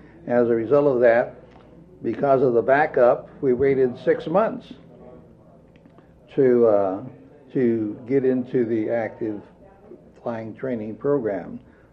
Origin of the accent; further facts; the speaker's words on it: Sacramento, California, United States; We went to Sacramento, California, my hometown